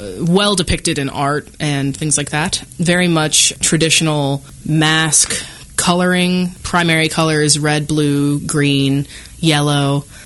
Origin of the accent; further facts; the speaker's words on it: St. Louis, Missouri, United States; Yeah, so I'm from St. Louis. I actually did my undergrad at UMKC. I'm from a huge Irish Catholic family